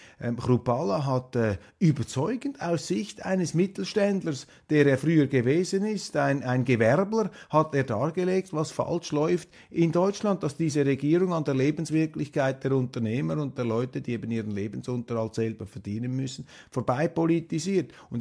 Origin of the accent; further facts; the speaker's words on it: Switzerland; Und für mich jetzt als Schweizer war etwas irritierend zu sehen